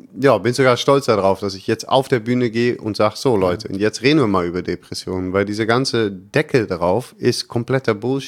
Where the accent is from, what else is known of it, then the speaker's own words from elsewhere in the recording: Netherlands; German is a second language; Ich weiß nicht, ob ich da als Holländer so viel besser ankomme.